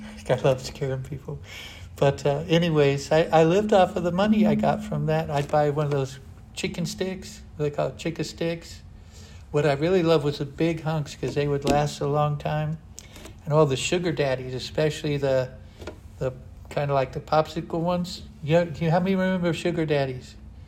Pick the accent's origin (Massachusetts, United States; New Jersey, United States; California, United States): California, United States; Rubidoux; also born or lived in Inglewood; I grew up very poor. I grew up in Rubidoux, first in Inglewood, then Rubidoux, after my mom and dad were separated